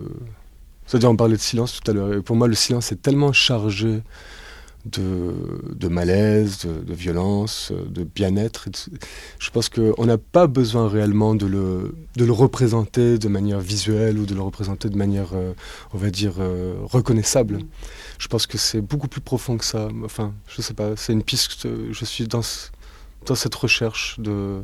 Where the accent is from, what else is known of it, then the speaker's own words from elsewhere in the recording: Switzerland; Bon, moi, je suis suisse, donc je n'ai pas du tout la même...